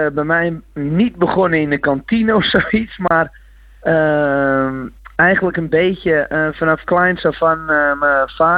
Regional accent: Purmerend, North Holland, Netherlands; Zanger en ik kom uit Noord-Holland, Purmerend.

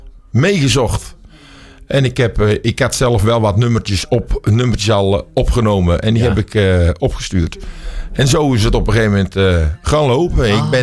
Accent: Woudrichem, North Brabant, Netherlands; De videoclip is in mijn eigen geboorteplaats opgenomen. Ik kom uit Woudrichem vandaan.

